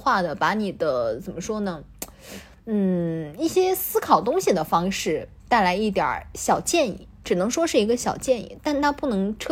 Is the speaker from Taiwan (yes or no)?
no; China